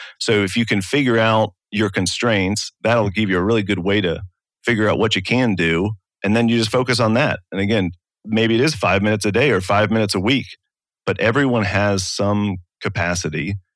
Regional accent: Baltimore, Maryland, United States; I grew up in Baltimore and was part of the built environment

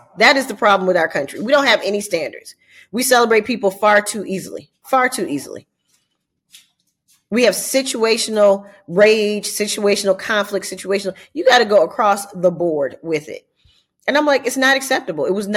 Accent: United States; I'm an American, many, many, many, many generations. In fact, my family can't find when we weren't here.

